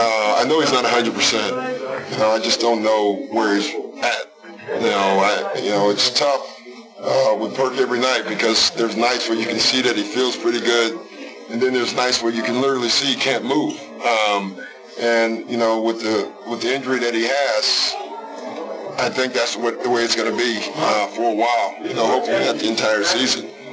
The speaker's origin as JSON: {"language": "English", "town": "Chicago", "region": "Illinois", "country": "United States", "tie": "born or raised there", "said": "I'm from Chicago. I grew up in Chicago."}